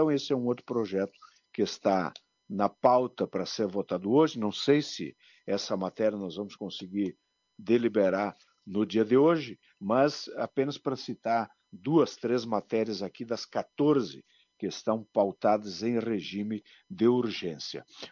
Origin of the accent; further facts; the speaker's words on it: Marau, Rio Grande do Sul, Brazil; sempre sou grato ao povo de Marau, à minha terra, à minha gente